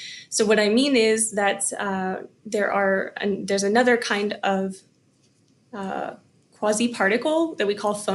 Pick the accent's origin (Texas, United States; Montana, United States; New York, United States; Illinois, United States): Texas, United States; now in Grenoble, France; I'm from Texas in the US.